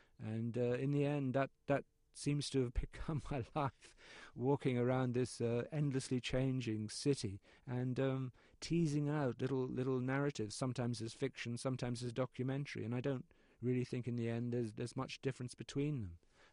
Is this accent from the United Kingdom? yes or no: yes; Wales, United Kingdom; also born or lived in Dublin, Ireland; now in London, United Kingdom; I grew up in South Wales. I went to school in Gloucestershire, went to university in Dublin. And then arriving in London